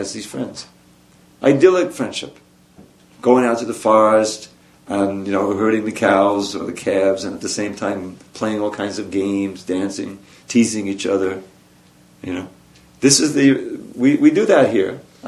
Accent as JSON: {"language": "English", "town": "Long Island", "region": "New York", "country": "United States", "tie": "born or raised there", "said": "I grew up in Long Island in the believe it or not, the 50s and 60s, and I had a certain identity."}